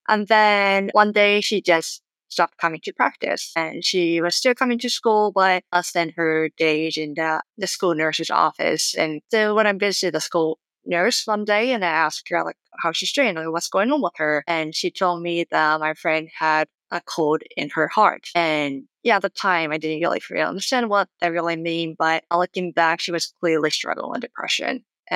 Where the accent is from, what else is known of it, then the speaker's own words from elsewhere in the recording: Japan; moved away as an adult; now in United States; So just to give you in the background, I grew up in Japan and I went to medical school in Japan and they relocated to the States to pursue emergency medicine training